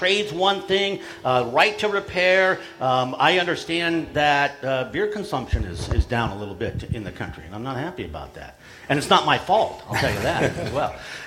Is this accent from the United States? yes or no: yes; Montana, United States; We are from Montana for Montana, Voices of Montana.